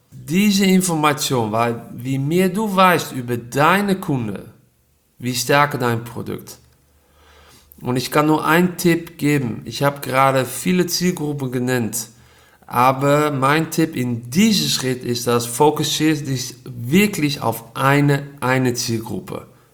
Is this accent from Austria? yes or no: no; Netherlands; Nou, dreimal durfte men raten woher ich komme. Ich bin Holländer